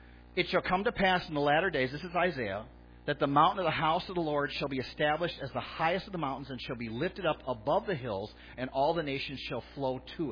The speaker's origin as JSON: {"language": "English", "town": "Chicago", "region": "Illinois", "country": "United States", "tie": "born or raised there", "said": "Remember, I grew up in Chicago, and then I pulled Kim into Warrington."}